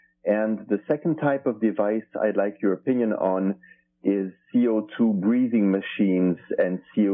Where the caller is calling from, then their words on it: Finland; I'm calling you from Finland in Europe.